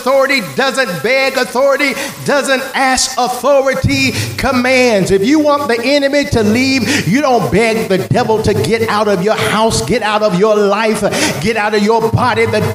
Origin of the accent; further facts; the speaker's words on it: Florida, United States; I found that out because I'm from North Florida